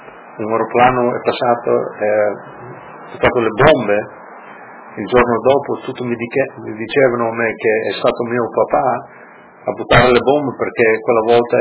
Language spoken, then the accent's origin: Italian; Arba, Friuli-Venezia Giulia, Italy; born there; moved away; Sono nato in Colle di Arba, quella volta era Colle di Cavasso Nuovo.